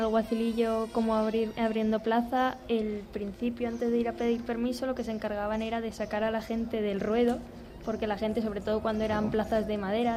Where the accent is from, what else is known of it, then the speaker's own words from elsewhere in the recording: Casarrubios, Community of Madrid, Spain; Y luego en mi pueblo, en Casarrubios, hay una ganadería, chiquitita, pero bueno, es una ganadería.